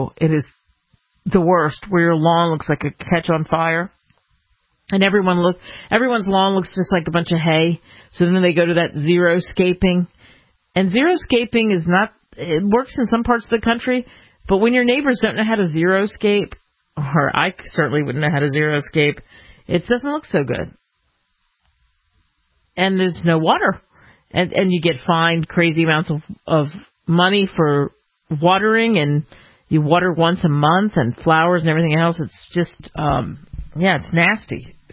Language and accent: English; Louisiana, United States; They're talking about 10 inches in my hometown, which would be just absolutely brutal. We're already seeing flooding, and, you know, this is in Louisiana